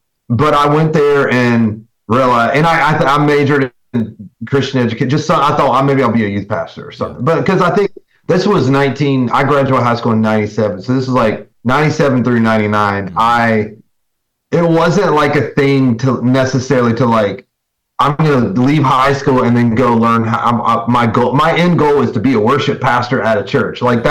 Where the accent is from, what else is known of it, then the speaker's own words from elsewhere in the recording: North Carolina, United States; I left there, took a year off, worked at a mobile home factory and in my hometown in North Carolina.